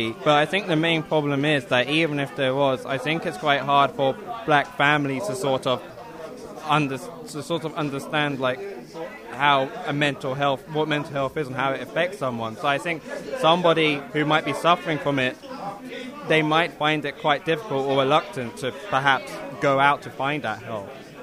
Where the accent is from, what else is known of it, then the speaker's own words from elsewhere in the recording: Balham, London, United Kingdom; I'm from Balham